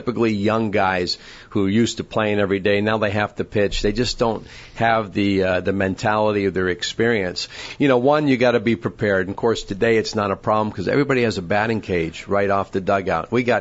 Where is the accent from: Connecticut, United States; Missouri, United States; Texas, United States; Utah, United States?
Connecticut, United States; I grew up in Connecticut, and I think we have an off day when we get there.